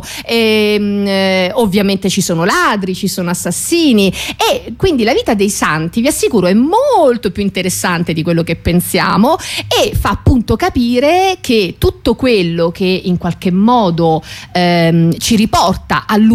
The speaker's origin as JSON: {"language": "Italian", "town": "Rome", "region": "Lazio", "country": "Italy", "said": "non sono milanese, si sente, milanese e si sente, sono proud romana, anzi, come direbbe qualcuno della redazione, proud burina."}